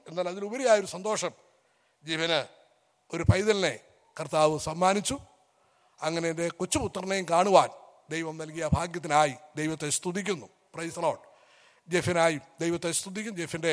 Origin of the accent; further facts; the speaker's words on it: Manarcad, Kerala, India; കോട്ടയം ഡിസ്ട്രിക്റ്റിൽ, അതിന് തൊട്ട് സമീപമുള്ള 5 മൈൽ മാത്രം വ്യത്യാസമുള്ള സ്ഥലമാണ് മണർകാട്. അവിടെയാണ് ഞാൻ ജനിച്ച് വളർത്തപ്പെട്ടത്.